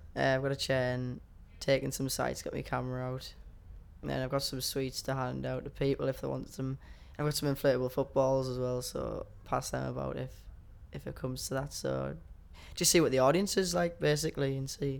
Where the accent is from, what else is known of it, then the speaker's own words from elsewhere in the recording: Hartlepool, North East England, United Kingdom; I'm 18 and I'm from Hartlepool.